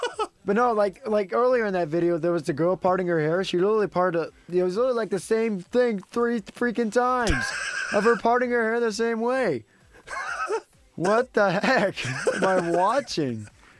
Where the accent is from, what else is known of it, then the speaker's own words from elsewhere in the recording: Chicago, Illinois, United States; I mean, growing up in South Chicago, White Sox.